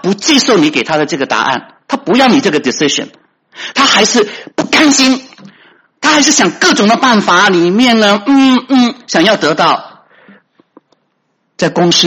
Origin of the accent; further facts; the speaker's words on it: China; 我们中国人呢，都是笑那些传统的女人呢